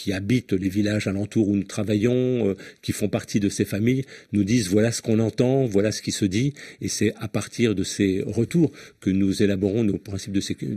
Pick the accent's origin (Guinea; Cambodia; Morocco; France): France; si on reste chez nous en France